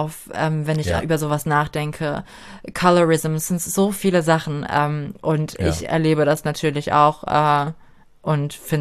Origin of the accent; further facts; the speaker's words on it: Germany; So, ich bin hier geboren. Ich bin dankbar dafür. Ich bin Deutsche.